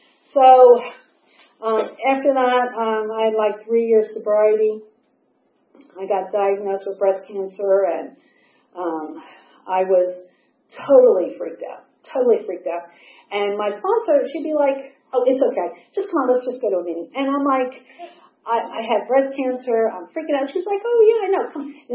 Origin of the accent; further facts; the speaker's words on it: Brooklyn, New York, United States; born there; But I am 60. I was born in Brooklyn to an Irish Catholic family.